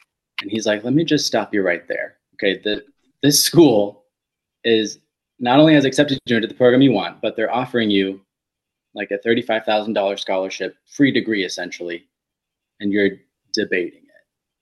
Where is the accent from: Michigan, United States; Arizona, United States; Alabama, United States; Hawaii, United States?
Arizona, United States; Phoenix; I was also from Phoenix, and we didn't have a state vet school.